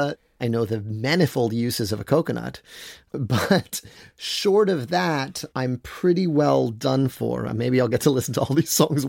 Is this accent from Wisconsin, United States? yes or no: no; New York City, New York, United States; I think because I grew up in New York City, like, a mall is still a very glamorous, cool thing.